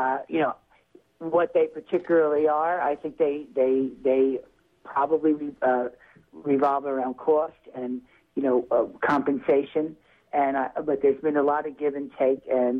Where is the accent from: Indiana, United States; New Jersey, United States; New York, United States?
New Jersey, United States; I'm from New Jersey, so I tend to be cynical